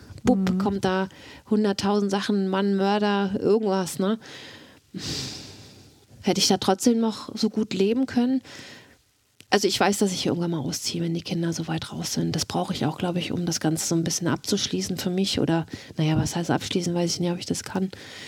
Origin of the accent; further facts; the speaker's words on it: Mecklenburg-Vorpommern, Germany; Also ich war bei meiner Verwandtschaft, ich komme aus Mecklenburg.